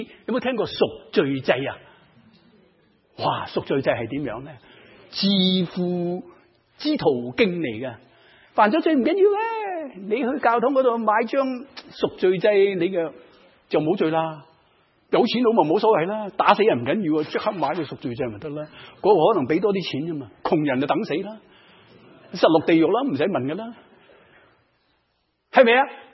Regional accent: Guangdong, China; 另外还有我们广东人有时候讲给你接受我

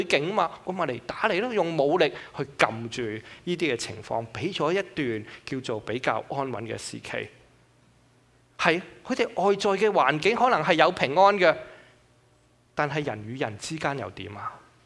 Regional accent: China; 有啲人我哋中國人就講啦

